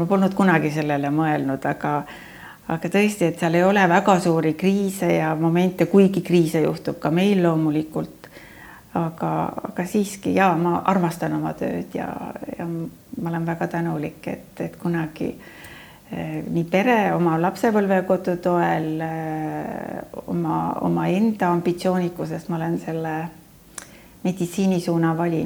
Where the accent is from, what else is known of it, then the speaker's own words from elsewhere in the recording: Saare County, Estonia; mina olen ka saarlane.